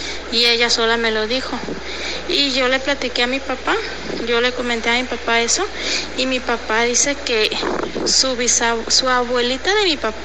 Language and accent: Spanish; Guadalajara, Jalisco, Mexico; de Guadalajara.